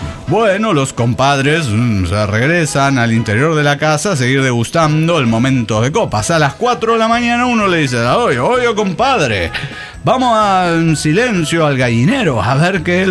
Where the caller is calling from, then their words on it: Tarija, Bolivia; Soy el Rosonero de Guadalquivir de Tarija, Bolivia.